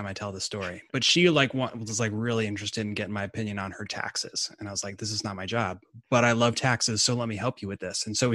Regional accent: Midwest, United States; So I'm from the Midwest originally

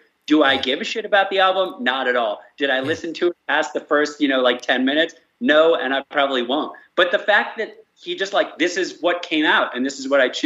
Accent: East Coast, United States; I grew up on the East Coast in the U.S. outside D.C. went to a small private Jewish school

